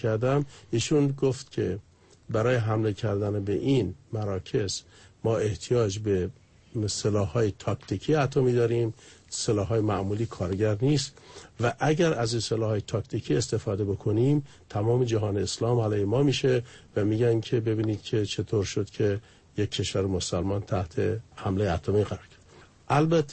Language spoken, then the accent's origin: Persian; Iran; به عنوان یک ایرانی